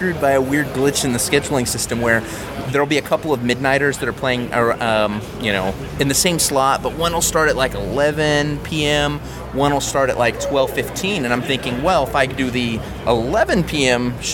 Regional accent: Austin, Texas, United States; here we are here in Austin, Texas. This is my hometown.

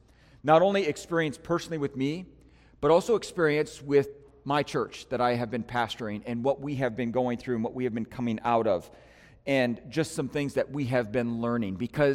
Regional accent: Milwaukee, Wisconsin, United States; moved away; I'm not originally from there. I'm a Midwestern guy. I'm from Wisconsin originally, so Milwaukee area.

